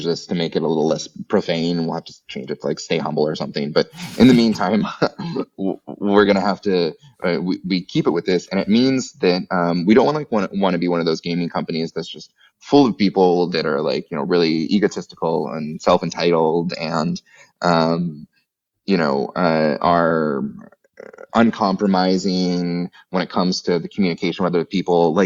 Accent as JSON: {"language": "English", "country": "United States", "said": "I'm glad I'm the American who's bringing some profanity into this lovely little podcast."}